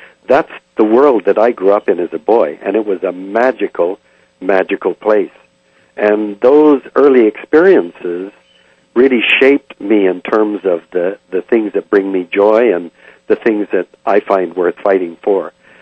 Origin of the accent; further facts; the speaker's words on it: Vancouver, British Columbia, Canada; growing up in Vancouver, while growing up till I was six, as a carefree boy who never thought really much about being different from my neighbors